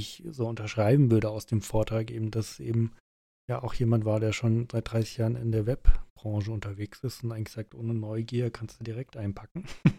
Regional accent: Germany; fällt mir das persönlich als Deutscher viel schwerer

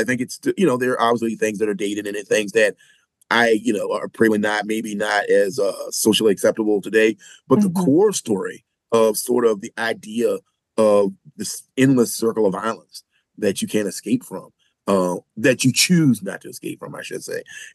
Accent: the South, United States; I'm from the South. I'm not from South Central

